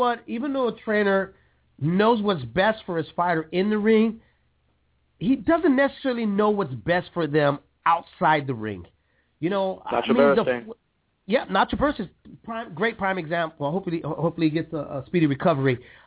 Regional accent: San Jose, California, United States; I'm from the Bay. I'm from San Jose, California.

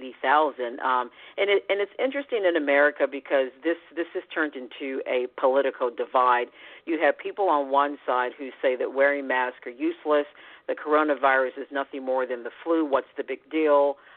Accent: United States; I'm American journalist and broadcaster

